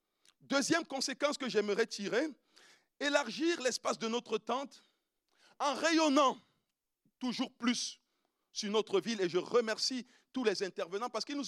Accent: Cameroon; Moi, je suis Camerounais

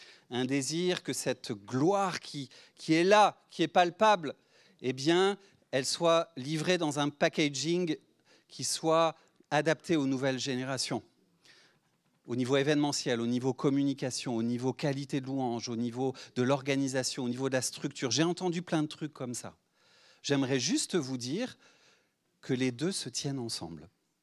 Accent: France; On a trop tendance, et en tant que Français parfois, à pratiquer l'autodérision, l'autocritique, etc.

